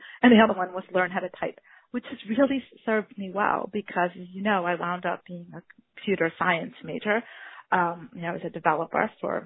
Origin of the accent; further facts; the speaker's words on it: Brooklyn, New York, United States; So, you know, I'm a native New Yorker. I grew up here in Brooklyn. So I'm home.